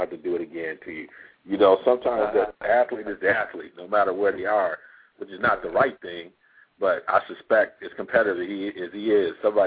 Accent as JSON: {"language": "English", "town": "Ann Arbor", "region": "Michigan", "country": "United States", "tie": "born or raised there", "said": "You know, it's like, you know, like when I grew up in Ann Arbor, being in the big house, you like, oh, this is it."}